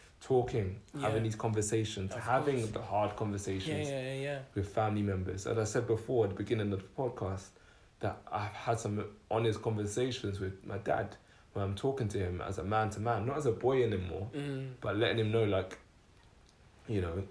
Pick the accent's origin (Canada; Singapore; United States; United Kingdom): United Kingdom; We exist in between this plane of being Caribbean and being British.